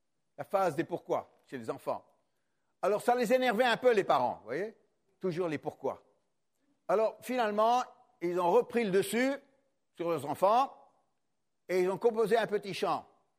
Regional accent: France; c'est là où nous, en tant que Français, nous sommes dans un désavantage très important.

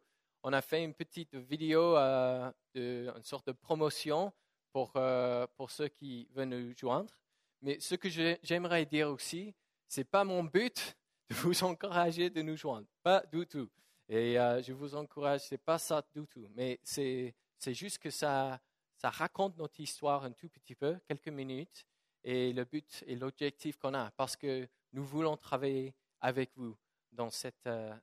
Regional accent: London, England, United Kingdom; French is a second language; also born or lived in Germany / Brussels, Belgium; now in France; je suis né en Allemagne et puis on a habité à Londres et puis à Bruxelles et puis à Londres.

